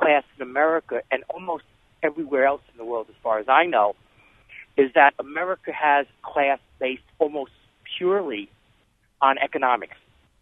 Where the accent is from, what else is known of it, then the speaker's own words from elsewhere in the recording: United States; And now, I'm an American, but I've lived in England for over a year.